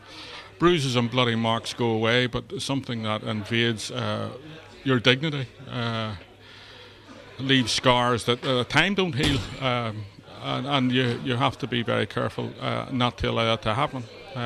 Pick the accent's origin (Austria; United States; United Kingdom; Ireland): Ireland; And after all, I'm Irish, I'm stubborn.